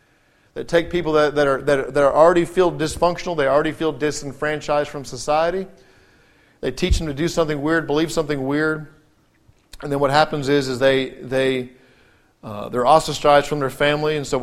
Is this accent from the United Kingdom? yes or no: yes; England, United Kingdom; When I was a youngster growing up in England, Maggie Thatcher was a prime minister of England.